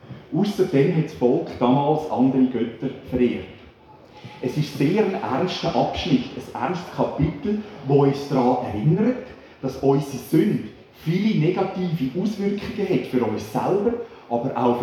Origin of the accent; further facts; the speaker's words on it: Sarmenstorf, Aargau, Switzerland; Andere Dörfer in der Region, wie zum Beispiel Gonteschwil, Tiefental oder Sarmensdorf, wo ich aufgewachsen bin